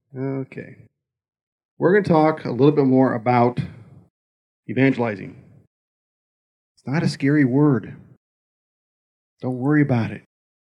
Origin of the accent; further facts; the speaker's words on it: United States; And I said, listen, I'm from the United States of America. We invented it.